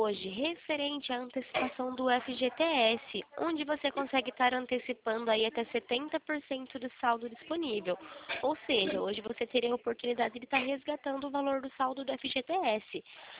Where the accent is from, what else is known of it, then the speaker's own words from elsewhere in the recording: Cordeirópolis, São Paulo, Brazil; Eu sou aqui de Cordeirópolis, fica ao ladinho aí de Limeira.